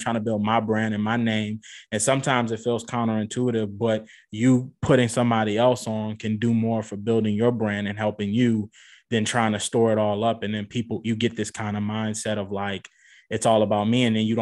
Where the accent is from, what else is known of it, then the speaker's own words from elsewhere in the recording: New Orleans, Louisiana, United States; So me being from New Orleans, like I grew up on